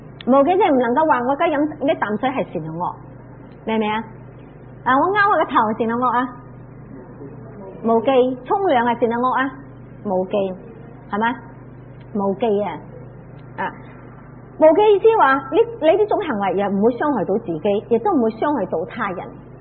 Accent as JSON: {"language": "Cantonese", "country": "China", "said": "所以我们中国人有说嘛，人不做威心事啊，半夜敲门也不惊"}